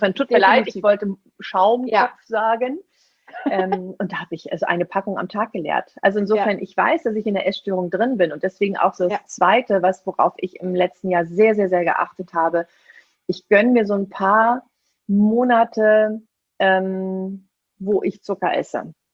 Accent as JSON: {"language": "German", "town": "Seville", "region": "Andalusia", "country": "Spain", "said": "das spanische Weihnachtsgebäck, die Polverones aus meiner Heimat, aus Sevilla"}